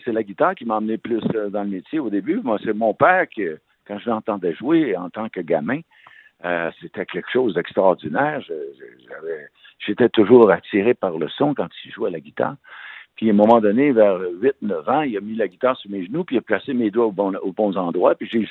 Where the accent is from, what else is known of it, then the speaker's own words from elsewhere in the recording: Montreal, Quebec, Canada; J'ai grandi, moi, à Montréal. Je suis né à Montréal, ouais, dans le quartier Villeray.